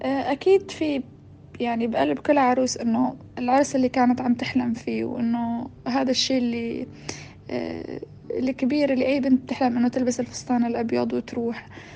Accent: Syria; في ظروف مثل ظروف حرب، أنا من سوريا

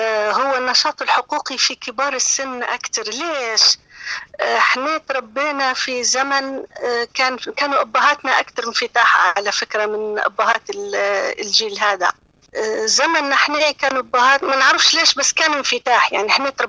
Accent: Tripoli, Tripoli District, Libya; على اعتبار ان طرابلس فيها انا طبعا بنت طرابلس ومدينتي ومنطقتي ونعرف نتحرك فيها اكثر

